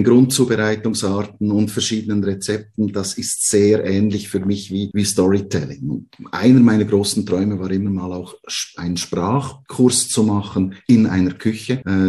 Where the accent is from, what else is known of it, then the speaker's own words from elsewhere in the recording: Switzerland; an einem wunderschönen Ort bei uns in der Schweiz, im Wallis